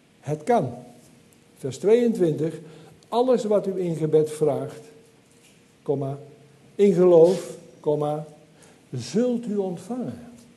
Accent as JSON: {"language": "Dutch", "region": "Gelderland", "country": "Netherlands", "said": "Ik kom zelf uit de Betuwe"}